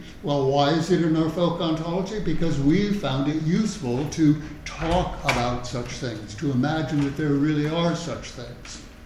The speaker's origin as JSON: {"language": "English", "country": "United States", "said": "And I'm obviously an American, and in the United States we see all sorts of nice little illustrations"}